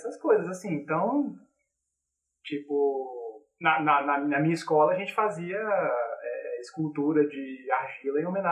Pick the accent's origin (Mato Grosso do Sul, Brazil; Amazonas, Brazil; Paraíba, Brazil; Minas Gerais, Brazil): Paraíba, Brazil; João Pessoa; also born or lived in Recife; now in Brasília, Brazil; Nasci em Recife e morei metade da minha vida em João Pessoa, para aí, até 2004, quando mudei para Brasília, né?